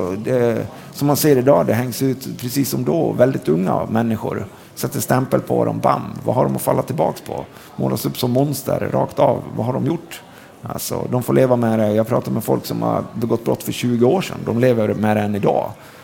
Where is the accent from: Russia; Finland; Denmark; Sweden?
Sweden; Dalarna County; Det är en jävligt svår fråga för mig eftersom jag är dalmas och gillar choklad.